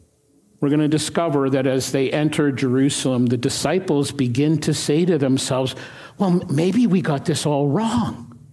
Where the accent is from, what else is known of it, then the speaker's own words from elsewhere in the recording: Regina, Saskatchewan, Canada; I used to go to the games beginning when I was 5 years old, growing up in Regina.